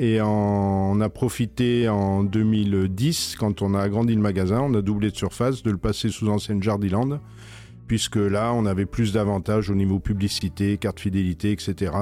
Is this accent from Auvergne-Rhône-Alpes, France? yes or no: yes; Lyon, Auvergne-Rhône-Alpes, France; j'ai commencé après un bac horticole et un BTS de gestion horticole à Lyon, ma région d'origine